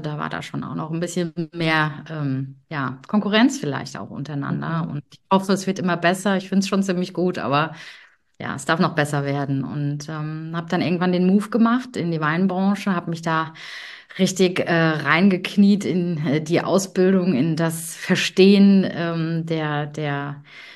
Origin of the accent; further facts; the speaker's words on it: Rhineland-Palatinate, Germany; ich komme aus Rheinhessen.